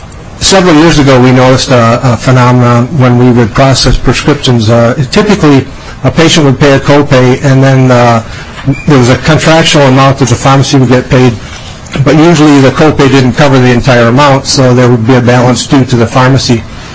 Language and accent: English; Northfield, Minnesota, United States; I'm a pharmacist from Northfield, Minnesota.